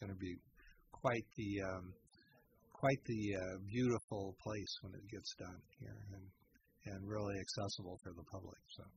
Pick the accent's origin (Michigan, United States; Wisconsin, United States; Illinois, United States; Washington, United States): Michigan, United States; moved away; And growing up in Michigan, your birthright was to have a cabin on a lake.